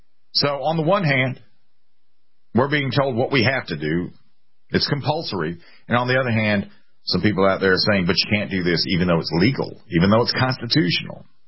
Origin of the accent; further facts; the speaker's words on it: Columbia, United States; But he is the mayor, and, you know, Columbia is my hometown, and I wish to God I could tell you different.